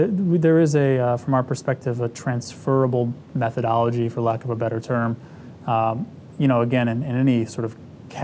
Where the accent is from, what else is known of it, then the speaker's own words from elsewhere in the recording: Detroit, Michigan, United States; I'm from Detroit. I grew up in a GM family.